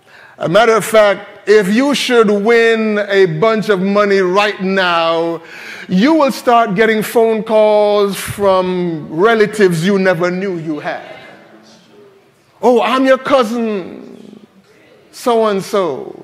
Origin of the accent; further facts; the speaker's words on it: Jamaica; I grew up in Jamaica, and in America, you don't clean shoes. You just throw them out and get a new pair. But in Jamaica, you had to clean shoes.